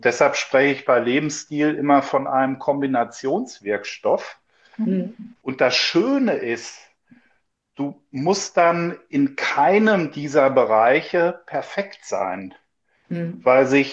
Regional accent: Northern Germany, Germany; Viel Lakritz als Norddeutscher.

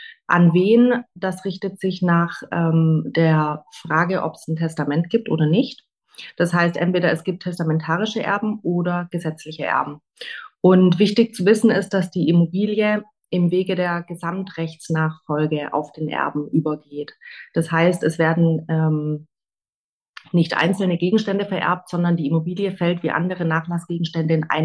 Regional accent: Stuttgart, Baden-Württemberg, Germany; ich bin 36 Jahre alt, gebürtig aus Stuttgart

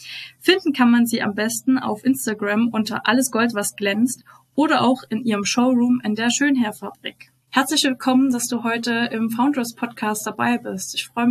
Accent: Schleiz, Thuringia, Germany; ich bin aus Thüringen, aus Schleiz, um genau zu sein.

